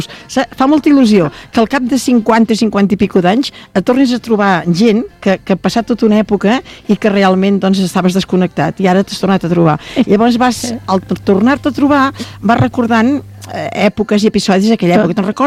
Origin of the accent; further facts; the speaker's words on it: Masquefa, Catalonia, Spain; jo sóc de Masquefa, i jo havia d'anar a col·legi de Sant Sadurní, i jo estava a Sant Sadurní amb una tieta meva